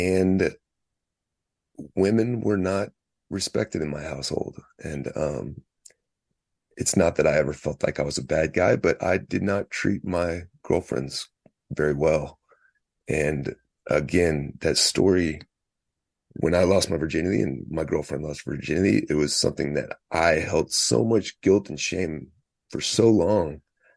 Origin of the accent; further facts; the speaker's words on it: Baton Rouge, Louisiana, United States; born there; So I was born in South Louisiana, in Baton Rouge.